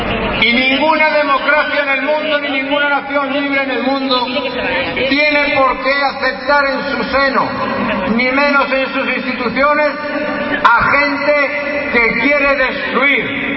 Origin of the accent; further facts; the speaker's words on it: Spain; yo hablaba como un español esperanzado pero también preocupado